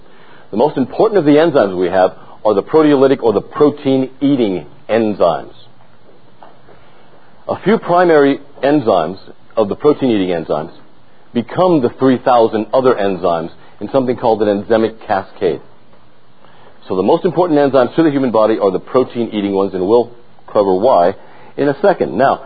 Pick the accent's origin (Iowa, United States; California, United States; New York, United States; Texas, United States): Texas, United States; San Antonio; I'm from San Antonio, Texas.